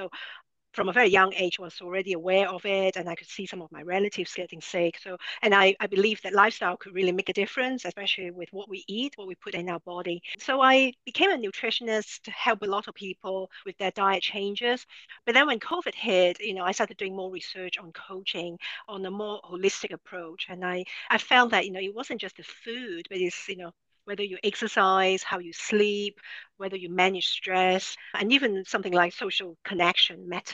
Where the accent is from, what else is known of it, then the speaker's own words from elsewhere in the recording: London, United Kingdom; moved away as an adult; also born or lived in New York / Los Angeles; now in Miami, United States; Because, you know, I moved from London. That's where I grew up. And then I moved to New York to do my master's. And then from there, I went to LA. And now I'm in Miami.